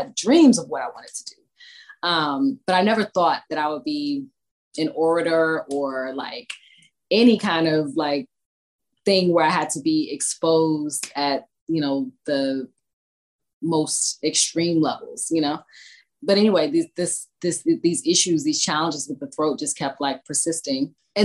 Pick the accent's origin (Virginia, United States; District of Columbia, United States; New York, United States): District of Columbia, United States; Washington; I mean, I valued growing up in Southeast DC. I valued growing up in what we call the hood because it made me feel like I was streetwise.